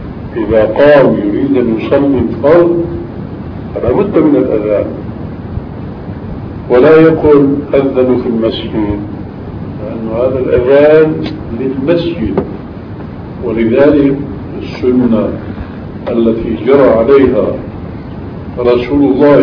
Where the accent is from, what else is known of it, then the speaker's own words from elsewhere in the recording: Damascus, Damascus Governorate, Syria; فهم رجل في الأخير أن صلاته كما يقول عندنا في دمشق فشل يعني ما هي صحيحة